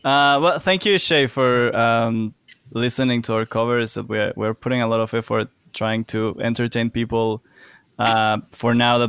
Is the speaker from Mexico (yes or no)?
yes; Mexico; English is a second language; I'm from Mexico